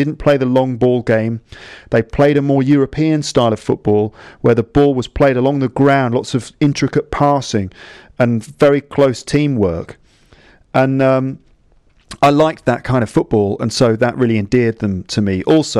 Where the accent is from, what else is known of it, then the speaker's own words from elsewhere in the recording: London, United Kingdom; I grew up in London